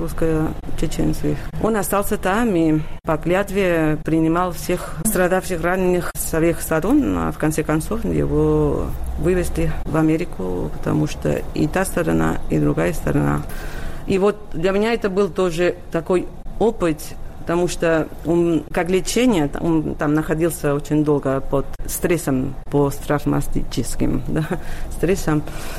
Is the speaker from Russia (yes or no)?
no; Spain; в моем родном городе, потому что в Испании